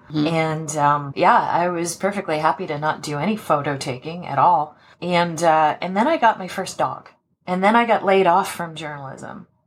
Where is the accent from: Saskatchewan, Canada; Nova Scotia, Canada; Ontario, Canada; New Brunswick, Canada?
Nova Scotia, Canada; I grew up in Canada, in Nova Scotia.